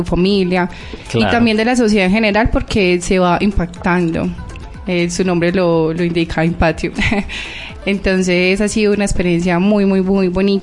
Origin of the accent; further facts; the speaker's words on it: Santa Rosa de Osos, Antioquia, Colombia; Digamos que yo soy de Santa Rosa de Osos.